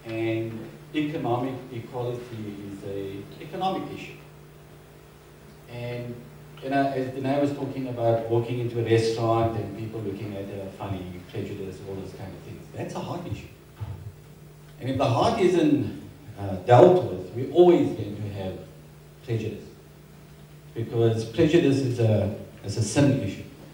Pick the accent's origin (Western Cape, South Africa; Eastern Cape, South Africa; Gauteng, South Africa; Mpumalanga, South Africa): Western Cape, South Africa; Cape Town; Secondly, I'm not from Durban. Born and raised in Cape Town.